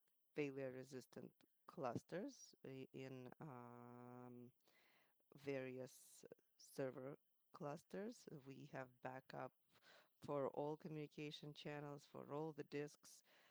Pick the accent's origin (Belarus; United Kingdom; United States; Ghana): Belarus; I'm from Belarus, and officially we have no COVID here.